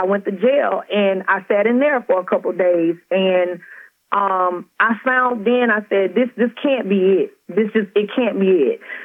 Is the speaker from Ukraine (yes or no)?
no; Louisiana, United States; I'm originally from Louisiana, and as I share in the book, I grew up in a very impoverished neighborhood, in a very impoverished home